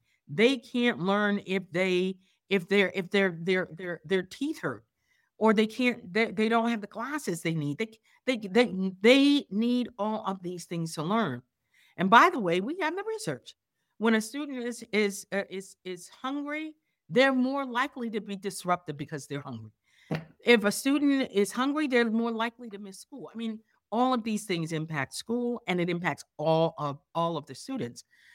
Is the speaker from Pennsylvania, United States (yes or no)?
yes; Pennsylvania, United States; locals in my home state of Pennsylvania